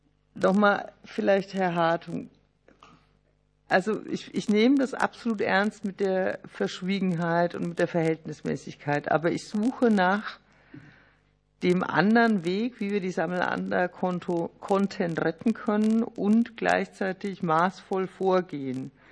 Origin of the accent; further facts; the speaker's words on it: Bavaria, Germany; Also bei uns in Unterfranken gibt es einen Satz, der passt fast immer